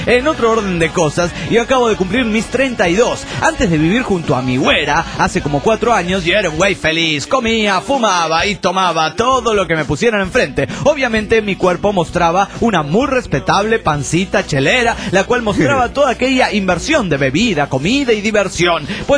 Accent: Reynosa, Tamaulipas, Mexico; soy el norteño de Reynosa, Tamaulipas, México.

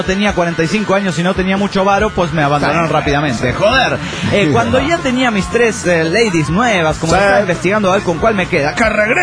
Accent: Tehuacán, Puebla, Mexico; de Tehuacán, de Puebla, México.

